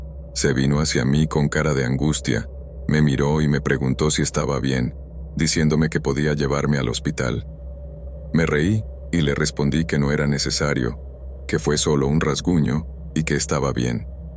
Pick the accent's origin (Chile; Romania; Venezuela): Romania; la verdad es que soy un chef bastante famoso en mi país, Rumanía